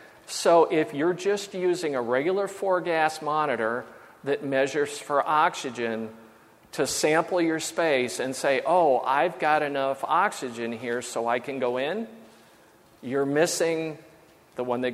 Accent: Colorado, United States; Yeah, I'm from Colorado. We've got incense.

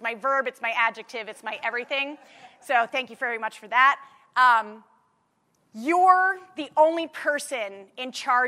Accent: Baltimore, Maryland, United States; I use the she, her pronouns. I'm from Baltimore, Maryland.

